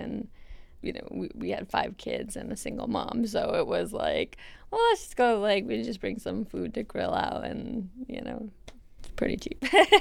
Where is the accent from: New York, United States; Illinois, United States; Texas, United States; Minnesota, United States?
Minnesota, United States; Crookston; Growing up in Crookston, water around here has always played part in, I feel like, in everyone's childhood